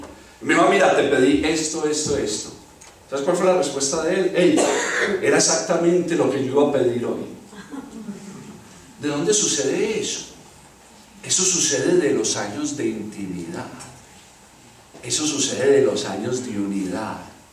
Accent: Antioquia, Colombia; ustedes saben que yo soy exagerado, yo soy paisa, ¿cierto?

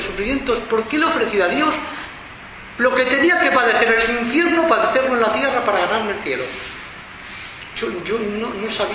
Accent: Basque Country, Spain; La semana pasada asesinaron un policía en el País Vasco, en mi tierra.

